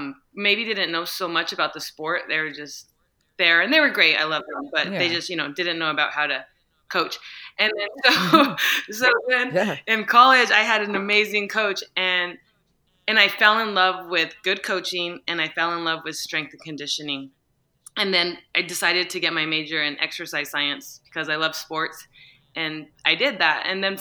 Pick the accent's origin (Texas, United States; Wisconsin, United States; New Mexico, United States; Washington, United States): New Mexico, United States; Santa Fe; I was a walk-on for tennis at the University of New Mexico. I'm from Santa Fe.